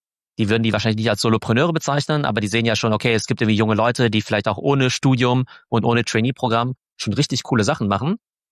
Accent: Karlsruhe, Baden-Württemberg, Germany; born there; Also ich komme gebürtig aus Karlsruhe, ne, ja. So eine mittelgroße Stadt, 300.000 Einwohner in Baden-Württemberg.

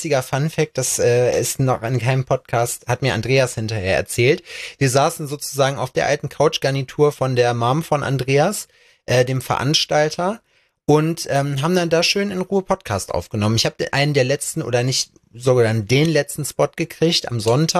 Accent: Aachen, North Rhine-Westphalia, Germany; als Aachener Jung

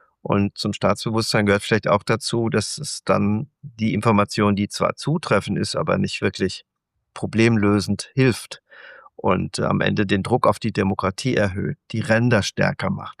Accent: North Rhine-Westphalia, Germany; sie ist eben eine Westfälin, ne? Insofern Landsmännin von mir

